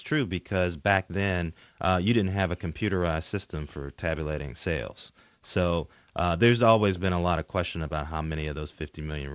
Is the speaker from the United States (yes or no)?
yes; Gary, Indiana, United States; you know, I'm also from Gary, Indiana. I'm 44.